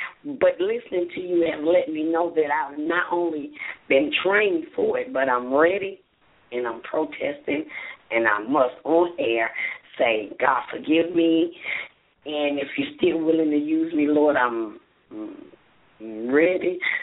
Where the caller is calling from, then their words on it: Charlotte, North Carolina, United States; I'm calling from Charlotte.